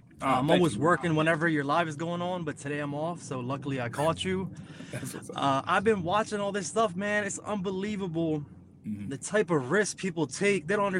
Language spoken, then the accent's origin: English; New Jersey, United States; I'm from Jersey.